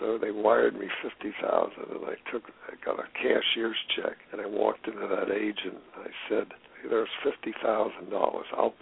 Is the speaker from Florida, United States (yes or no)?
yes; Florida, United States; they knew that I had worked, you know, underwater stuff and knew I was from Florida and all.